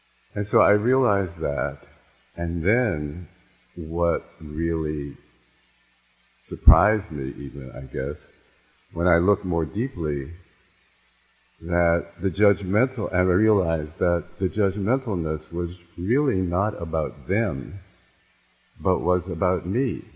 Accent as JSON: {"language": "English", "town": "Washington", "region": "District of Columbia", "country": "United States", "tie": "born or raised there", "said": "I grew up in Washington, D.C."}